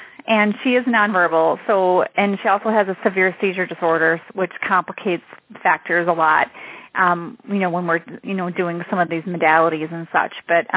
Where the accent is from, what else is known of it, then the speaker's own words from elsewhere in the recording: Wisconsin, United States; from Wisconsin, and I'm actually also an occupational therapist